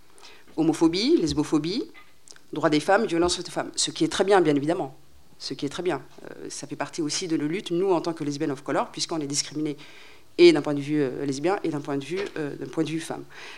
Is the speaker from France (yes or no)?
no; Djibouti; et moi en tant que djiboutienne